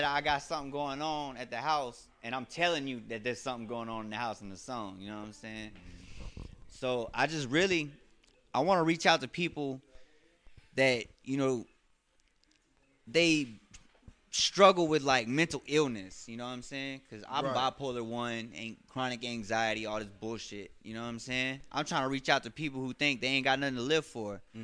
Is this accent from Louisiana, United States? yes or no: yes; Baton Rouge, Louisiana, United States; I'm from Kendallwood in Baton Rouge.